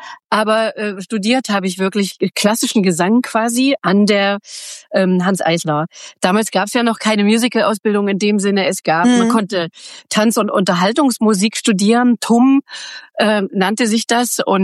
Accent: Halle, Saxony-Anhalt, Germany; Ich bin in Halle an der Saale geboren und bin da auch aufgewachsen.

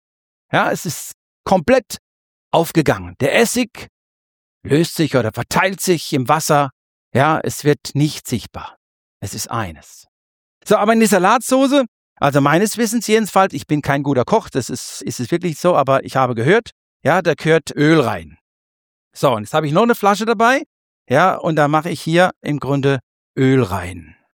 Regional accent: Germany; also born or lived in Kenya; Ja, ich als Europäer oder als Deutscher in Kenia, ja, es war einfach anders. Ich war pünktlich, ich konnte es nie richtig ablegen.

